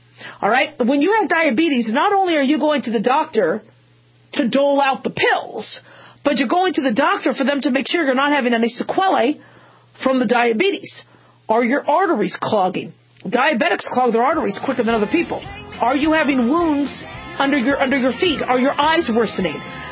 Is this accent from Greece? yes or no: no; Scottsdale, Arizona, United States; also born or lived in Las Vegas; But living in the desert, you know, growing up in Scottsdale and Las Vegas for as many years as I did